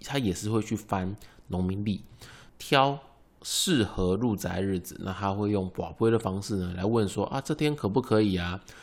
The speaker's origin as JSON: {"language": "Chinese", "town": "Miaoli", "region": "Miaoli County", "country": "Taiwan", "tie": "born or raised there", "said": "或者是像我老家苗栗啊"}